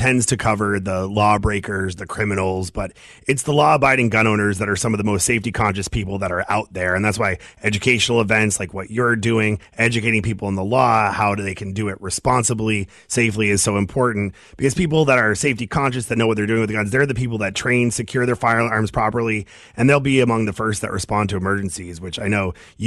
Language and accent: English; Maine, United States; I grew up in Maine where, you know, we taught people to respect guns, to understand them, to handle them safely.